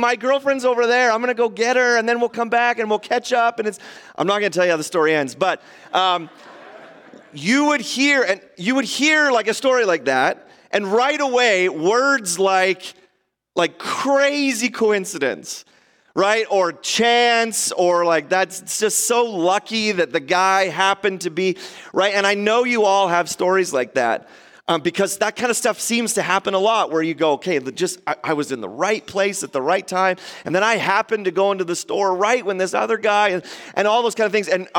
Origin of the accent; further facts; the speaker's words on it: Maple Ridge, British Columbia, Canada; And I said, well, we're from Maple Ridge